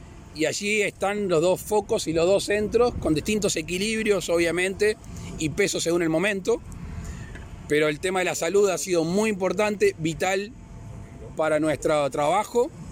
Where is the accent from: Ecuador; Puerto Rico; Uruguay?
Uruguay; primero como habitantes del mundo de los otros países y sobre todo como uruguayos, que tenemos toda la intención de que el turismo, que es un gran motor de nuestro país